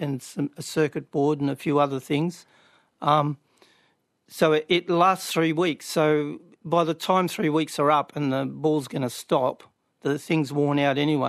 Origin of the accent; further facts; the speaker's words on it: Wollongong, New South Wales, Australia; born there; And I was born in Wollongong